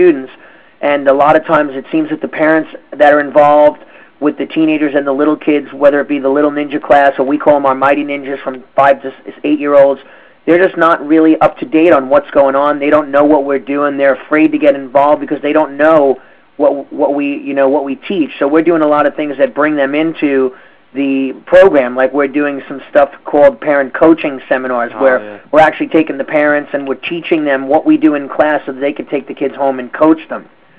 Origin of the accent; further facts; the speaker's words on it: New York, United States; I'm from Long Island, New York. I own Long Island Ninjutsu Centers.